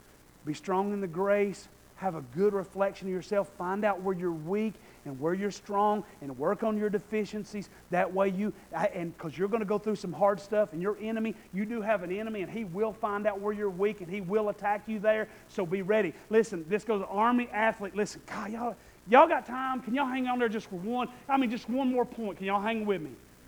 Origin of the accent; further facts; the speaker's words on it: Polk County, United States; I guess I grew up in Polk County. I don't know if that happened here.